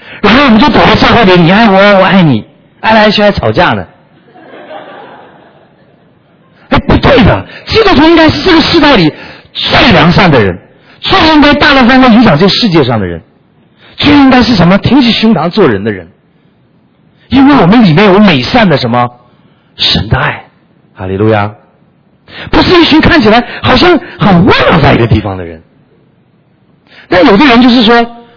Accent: China; 中国人哈、啊，因为我是从这个从小在这个共产党的这个教育下长大的

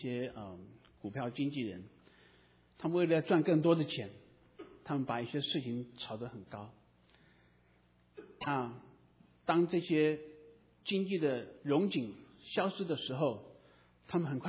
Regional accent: China; 我们中国人常常讲说人定胜天

